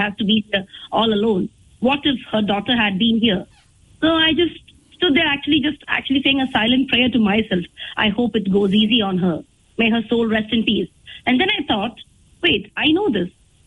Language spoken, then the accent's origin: English; Dubai, United Arab Emirates; I was brought up in Middle East. I was not working there. My entire childhood was in Middle East, UAE, Dubai, precisely. My parents were working there, so I have lived my childhood in Dubai